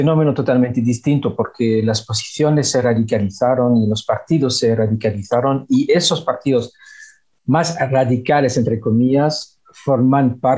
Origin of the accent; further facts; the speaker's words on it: Belgium; yo vengo de Bélgica